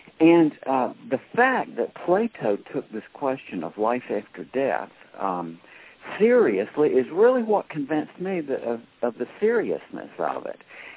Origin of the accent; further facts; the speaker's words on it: Georgia, United States; And I was from Georgia and didn't really attend any sort of religious services or anything.